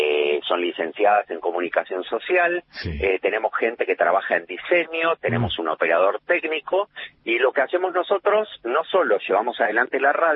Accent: Campana, Buenos Aires Province, Argentina; Yo soy de Campana.

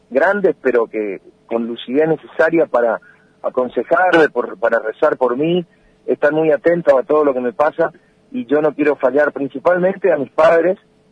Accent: Alem, Misiones, Argentina; also born or lived in Oberá; Yo soy Alem. Nací en Oberá por una cuestión fortuita, me crié en Alem.

